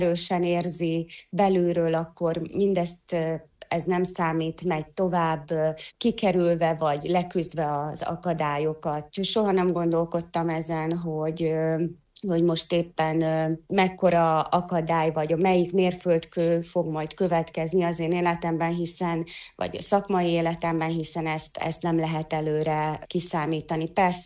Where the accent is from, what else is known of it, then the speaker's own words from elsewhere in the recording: Nagymuzsaly, Zakarpattia Oblast, Ukraine; amikor én 10 éves voltam, akkor Nagy Muzsajban születtem, és ott Vinyánszky Éva néni elindított egy gyermekstúdiót.